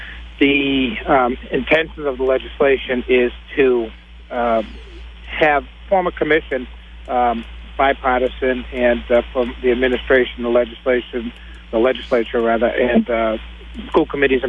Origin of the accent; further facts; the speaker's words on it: Dedham, Massachusetts, United States; My hometown is Dedham